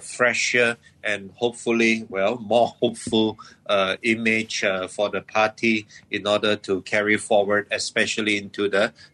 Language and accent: English; Sabah, Malaysia; my home state of Sabah